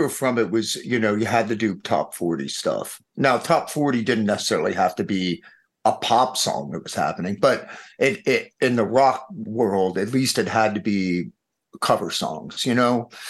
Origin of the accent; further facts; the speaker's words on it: East Coast, United States; How does this work on the East Coast? We're from the East Coast.